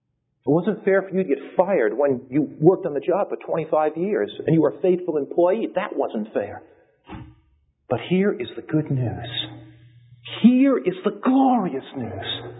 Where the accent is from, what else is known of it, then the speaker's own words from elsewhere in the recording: Los Angeles, California, United States; And I come from Los Angeles, where in Hollywood they're always having a new face.